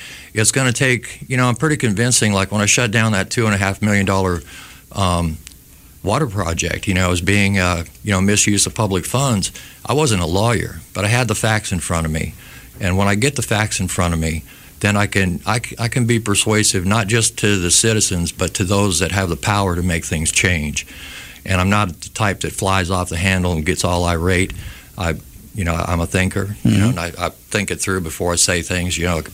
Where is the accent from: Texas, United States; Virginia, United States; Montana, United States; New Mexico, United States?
Montana, United States; multi-grade education, which is what I grew up with in Montana, single rooms where you can grow and be creative